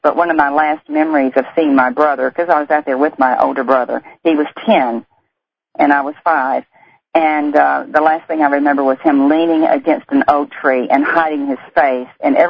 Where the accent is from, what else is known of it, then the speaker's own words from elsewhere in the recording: Louisiana, United States; accent: Deep South; If you can't tell by the accent, I come from the Deep South, from the Bible Belt, and I grew up in Louisiana on a farm.